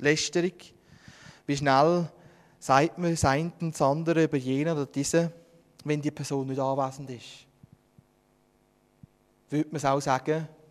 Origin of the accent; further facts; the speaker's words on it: Switzerland; als Schweizer, wo man selber etwas besitzen oder verwalten darf